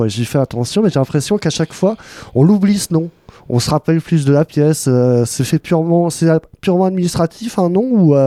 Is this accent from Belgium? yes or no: yes; Wallonia, Belgium; j'arrive pas, je suis wallon.